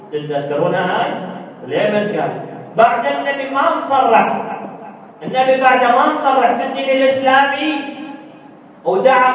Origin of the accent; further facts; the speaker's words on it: Nasiriyah, Dhi Qar, Iraq; أنا هم نشئتي ولادتي بالناصرية بريف الشيوخ بالكامل.